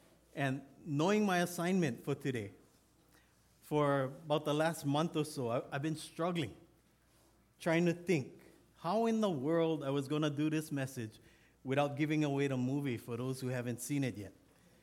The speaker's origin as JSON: {"language": "English", "region": "Hawaii", "country": "United States", "first_language": "Hawaiian Pidgin", "said": "he's speaking my first language, Pidgin, and I can always understand."}